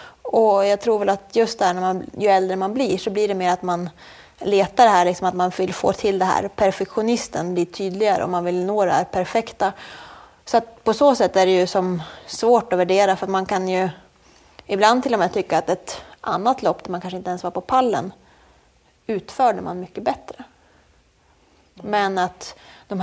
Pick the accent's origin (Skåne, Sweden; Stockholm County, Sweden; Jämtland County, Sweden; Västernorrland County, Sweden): Jämtland County, Sweden; Sveg; Jag menar, jag är uppvuxen i Sveg.